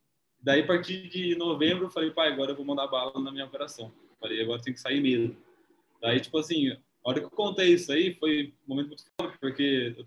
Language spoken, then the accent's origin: Portuguese; São Paulo, Brazil; como a gente é interior de São Paulo, a gente não tinha nem contato com o mercado drop, tráfego pago